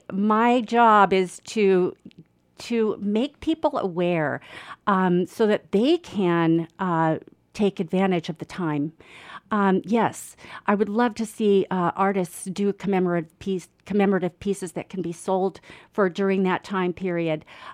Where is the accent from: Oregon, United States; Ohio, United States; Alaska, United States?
Alaska, United States; Sitka; Well, I am from Sitka. This is my home.